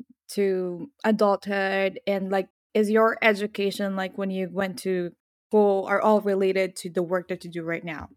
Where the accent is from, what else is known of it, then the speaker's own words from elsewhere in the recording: Philippines; I'm a Filipina, and the Philippines is a Catholic country for the most part.